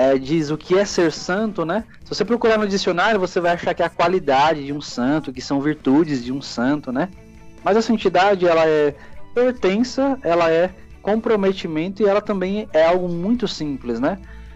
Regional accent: São Paulo, Brazil; also born or lived in Northeast Brazil; eu sou seminarista, sou natural aqui de São Paulo. Na verdade, estou voltando de missão depois de 9 anos no Nordeste. E faço parte da Diocese de Campo Limpo.

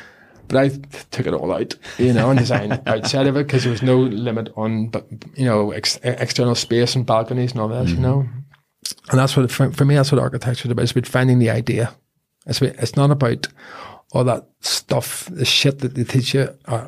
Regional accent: Belfast, Northern Ireland, United Kingdom; growing up in Belfast in the 80s and 90s

